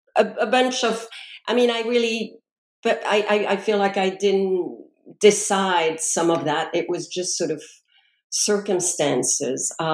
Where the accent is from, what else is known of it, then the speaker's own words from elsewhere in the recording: France; English is a second language; moved away as an adult; now in United States; I was born and raised in France